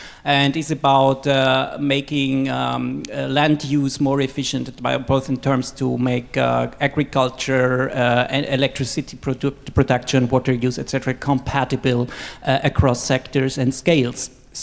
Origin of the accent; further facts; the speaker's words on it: Costa Rica; now in Honduras; I'm from Costa Rica, a journalist, but work and live mainly in Honduras